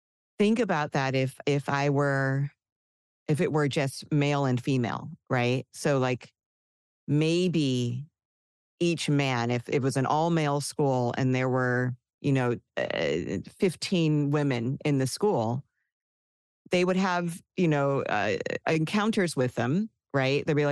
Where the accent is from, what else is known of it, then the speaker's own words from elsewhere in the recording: United States; and I can only speak from my experience as an American